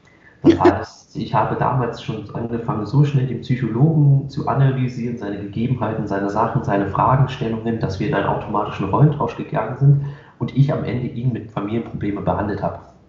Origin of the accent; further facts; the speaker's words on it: Berlin, Germany; Einmal unter anderem bin ich im Marzahn aufgewachsen. Falls das jemand nicht sagt, außer jetzt sind wir aus Marzahn, das ist immer ein Begriff. Aber so generell ist Marzahn eher so ein bisschen das Ghetto in Berlin.